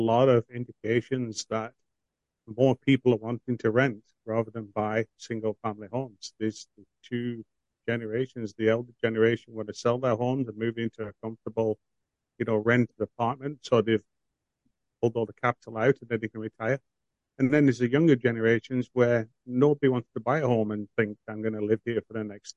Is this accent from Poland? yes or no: no; Canada; being a Canadian, you still have to pay the Canadian tax on them as well.